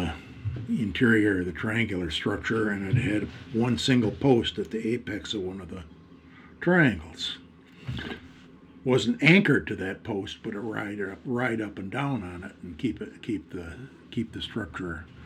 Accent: Saginaw, Michigan, United States; Yeah, I grew up in Saginaw when I wasn't up north.

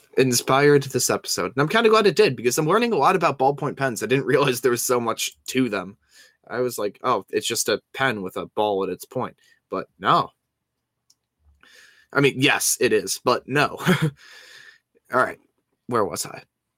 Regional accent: United States; I'm at least an American. I'm not going to go as far to say proud, but I'm definitely an American.

